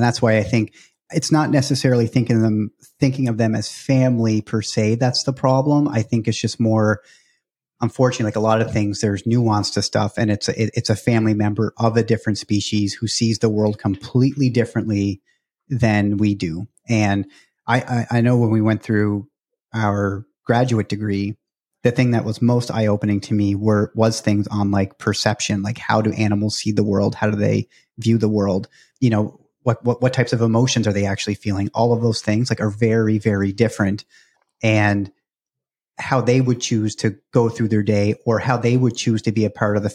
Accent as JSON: {"language": "English", "region": "Nova Scotia", "country": "Canada", "tie": "born or raised there", "said": "I think about where we grew up in Nova Scotia, like when we were kids, it was a different dog, you know, back in the 80s."}